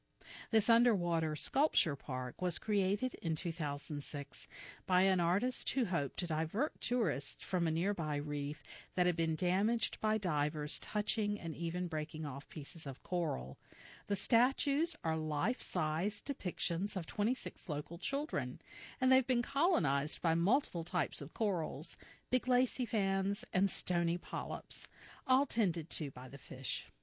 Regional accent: Hilton Head Island, South Carolina, United States; also born or lived in Hawaii; When I was a kid growing up on Hilton Head Island in South Carolina, my parents loved to rent little pontoon boats

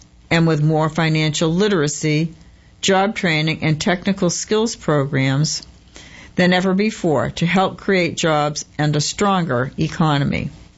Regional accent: North Carolina, United States; I grew up in Wake County, graduated from our public schools, and sent my children to them.

